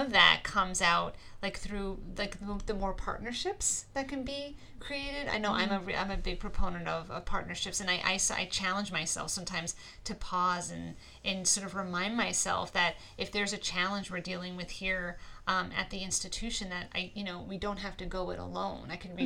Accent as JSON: {"language": "English", "region": "New York", "country": "United States", "lives_now": "Pennsylvania, United States", "said": "I think I mentioned I'm from New York originally. I went to school at York College down in York, Pennsylvania."}